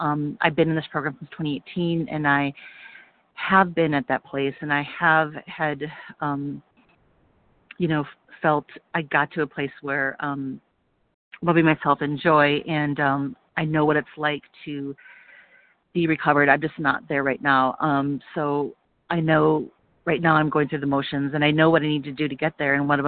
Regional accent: New York City, New York, United States; I am from New York City.

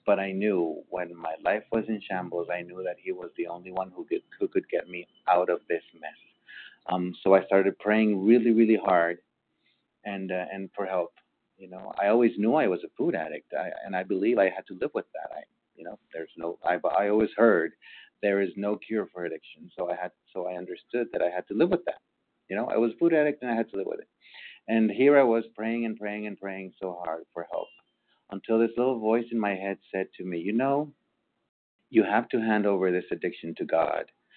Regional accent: Honduras; from Honduras.

